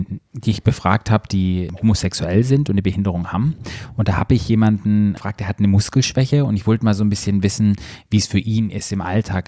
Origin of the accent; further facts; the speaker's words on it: Baden-Württemberg, Germany; wo ich aufgewachsen bin, bei uns im Schwarzwald